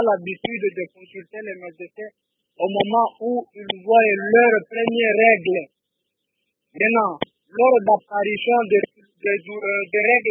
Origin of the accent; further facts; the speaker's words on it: Lubumbashi, Haut-Katanga, DR Congo; nous remarquons souvent beaucoup ici chez nous à Lubumbashi, dans notre pays